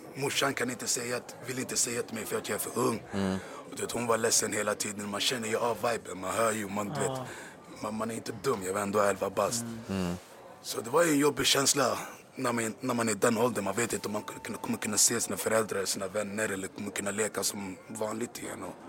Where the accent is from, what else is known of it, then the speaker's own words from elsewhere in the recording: Bromsten, Stockholm County, Sweden; Jag har två systrar. Uppväxt med mamma och pappa i Bromsten.